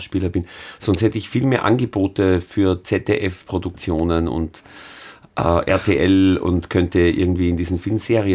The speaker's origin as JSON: {"language": "German", "country": "Austria", "said": "Wienerischer, als ich normal spreche. Ich bin ja kein Wiener, ich komme ja vom Land."}